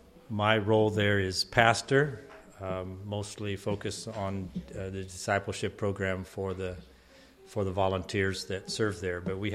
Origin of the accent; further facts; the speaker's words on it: Indiana, United States; moved away as an adult; now in Arkansas, United States; I'm from Arkansas. I was born in Indiana and grew up there, got married, and lived there 9 years after we were married. And then God called us to Arkansas